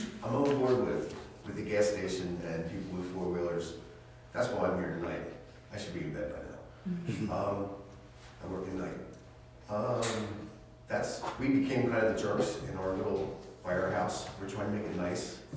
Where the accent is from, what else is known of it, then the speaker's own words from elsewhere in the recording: Pennsylvania, United States; I'm originally came from Pennsylvania. I worked for the state, I have a handyman service, but I did property management, so I know a lot of the rules.